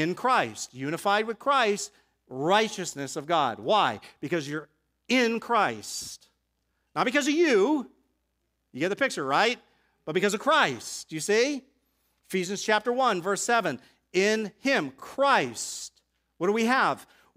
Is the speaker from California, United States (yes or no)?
no; Boston, Massachusetts, United States; I'm from Boston. I like the Red Sox.